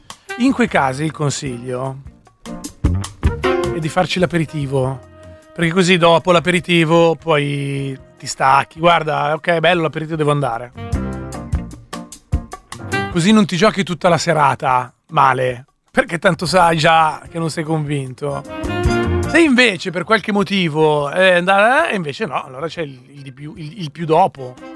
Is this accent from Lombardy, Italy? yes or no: yes; Milan, Lombardy, Italy; Io sono della Barona e sto diffondendo il verbo.